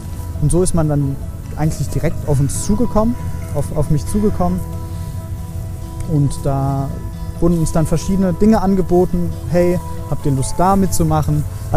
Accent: Heidelberg, Baden-Württemberg, Germany; bin 20 Jahre alt. Ich komme eigentlich aus Heidelberg

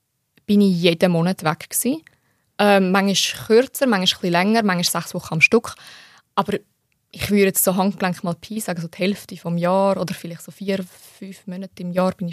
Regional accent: Switzerland; Ich würde jetzt nicht sagen, ich bin naiv, aber in der Schweiz aufgewachsen hat man schon gewisse Naivität, was die Sicherheit angeht, auch in anderen Ländern.

